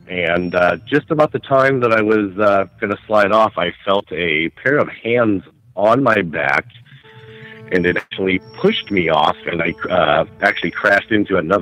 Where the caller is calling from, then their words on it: Washington, United States; from Washington State.